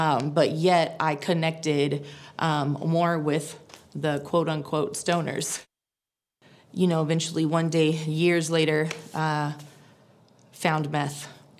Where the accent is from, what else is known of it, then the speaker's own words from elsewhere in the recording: Oildale, California, United States; So I was born and raised here in Oildale, California.